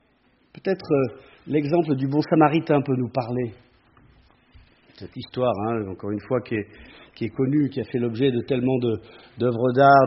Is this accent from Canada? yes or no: no; France; avec beaucoup d'incertitudes, chez nous, en France, dans le monde